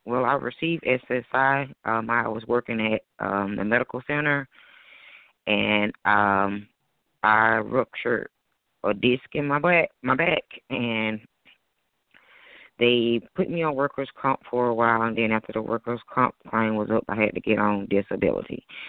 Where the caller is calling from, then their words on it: Macon, Georgia, United States; I'm calling from Macon, Georgia.